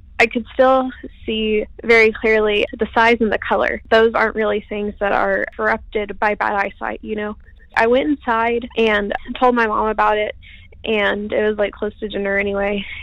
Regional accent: Texas, United States; I'm 20 now. This happened when I was around 12. I grew up in the Southeast Texas area. It's very heavily wooded.

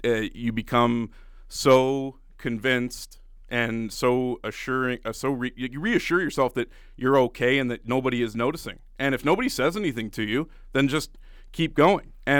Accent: Ottawa, Ontario, Canada; moved away as an adult; So I was born and raised in Ottawa. I'm going from, you know, the big city to the small city.

